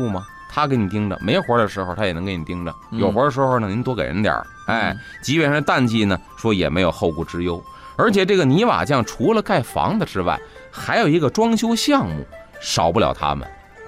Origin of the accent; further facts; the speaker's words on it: Beijing, China; 虽然我是北京人、但我不提倡这个